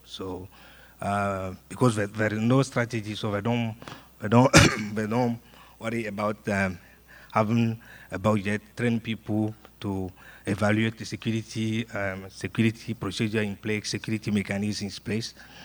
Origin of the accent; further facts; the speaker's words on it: Benin; now in Togo; I'm from Benin. I'm living in Togo, working for AFRINIC